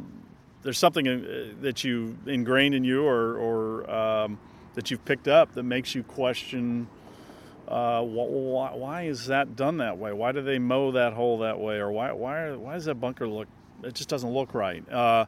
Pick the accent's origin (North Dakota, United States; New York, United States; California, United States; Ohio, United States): California, United States; Well, believe it or not, here in Southern California.